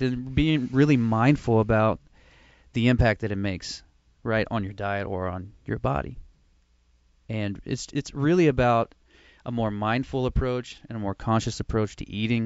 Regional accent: Texas, United States; I'm from Texas, first of all. I mean, we are meatitarians there through and through.

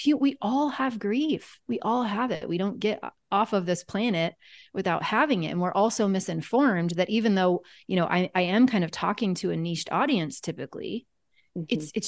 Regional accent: Kansas, United States; because I'm from Kansas

